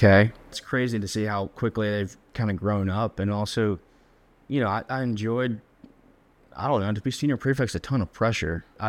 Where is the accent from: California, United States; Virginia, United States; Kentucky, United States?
Virginia, United States; Woodbury Forest; I grew up in Woodbury Forest, Virginia.